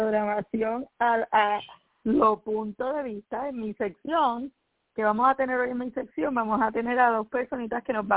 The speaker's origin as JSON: {"language": "Spanish", "town": "Toa Baja", "country": "Puerto Rico", "tie": "born or raised there", "said": "aquí en mi pueblo de Toa Baja"}